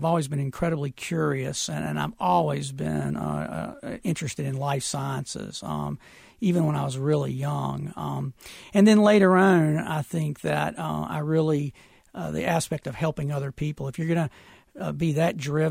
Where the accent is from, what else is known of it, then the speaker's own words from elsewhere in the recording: Burlington, United States; also born or lived in Concord; I did. I grew up in Burlington and attended public schools there.